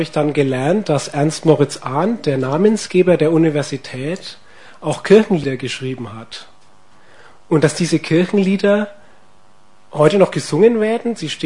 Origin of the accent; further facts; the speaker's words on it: Simbach am Inn, Bavaria, Germany; now in Greifswald, Germany; Ich komme aus Simbach am Inn. Das liegt in Niederbayern. Ich studiere evangelische Theologie in Greifswald im 9. Semester.